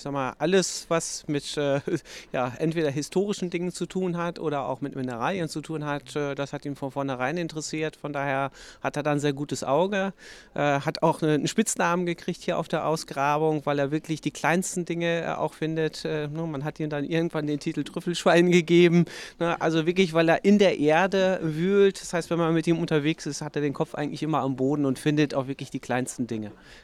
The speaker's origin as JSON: {"language": "German", "town": "Lüdinghausen", "region": "North Rhine-Westphalia", "country": "Germany", "said": "Wir kommen aus Lüdinghausen."}